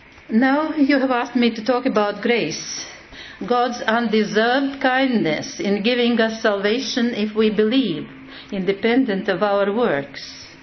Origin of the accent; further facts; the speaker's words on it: Latvia; also born or lived in Russia; I am a Latvian, but I was born in Russia.